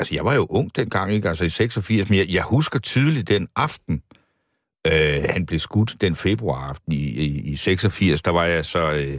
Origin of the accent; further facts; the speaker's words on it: Region of Southern Denmark, Denmark; jeg var jo en del af det der sydfynske sådan post-hippie-miljø der i 80'erne.